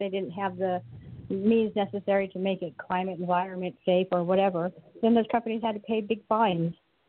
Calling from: California, United States; I'm calling from Bye-bye. California, so pray for me.

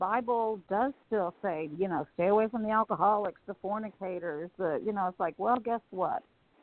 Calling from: Kansas, United States; from Kansas.

